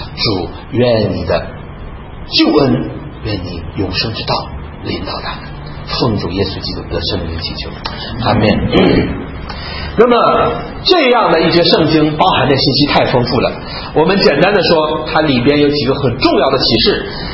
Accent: China; 我们中国人很少有这样的人物

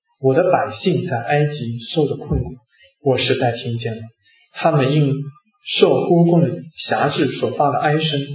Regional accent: China; moved away; 我们身为一个中国人，千里迢迢的来到这边求学，最后在这边信主

